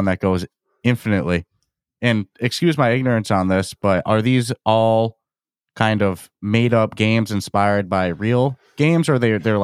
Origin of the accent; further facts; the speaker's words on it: Massachusetts, United States; We're from Massachusetts.